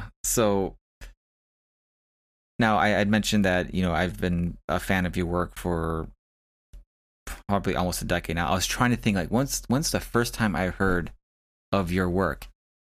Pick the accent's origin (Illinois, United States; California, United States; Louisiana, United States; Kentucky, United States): Illinois, United States; Chicago; now in Waukegan, United States; Yeah, I mean, I was born and raised in Chicago